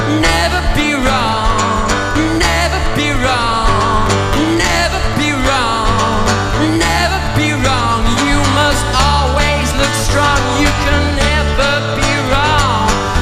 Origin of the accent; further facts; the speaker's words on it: England, United Kingdom; We come from England. Been going for years. You know that place? It's a third world country in Europe, I think.